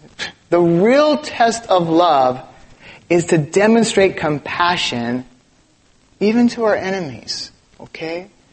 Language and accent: English; Los Angeles, California, United States; I grew up in East LA.